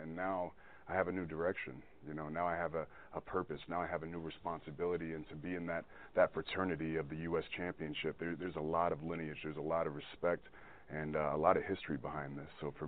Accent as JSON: {"language": "English", "country": "United States", "said": "What I represent as an American, as a man, as a family man"}